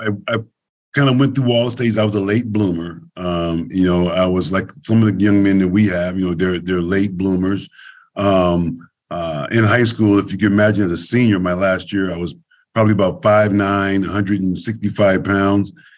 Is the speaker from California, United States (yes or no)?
yes; Oakland, California, United States; you know, I grew up in Oakland, California, and I grew up a Raider fan.